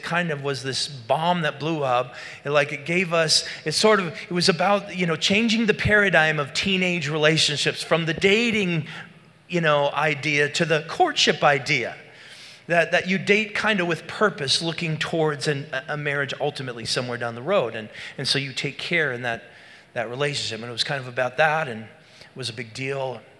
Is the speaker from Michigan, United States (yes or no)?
no; Moose Lake, Minnesota, United States; I went back to my hometown of Moose Lake, Minnesota.